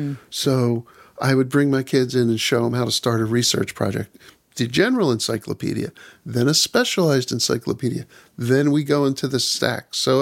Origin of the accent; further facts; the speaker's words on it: Melrose Park, Pennsylvania, United States; I grew up at the northern edge of Philadelphia County in Montgomery County in a neighborhood called Melrose Park, which is literally a block north of Cheltenham Avenue in Cheltenham Township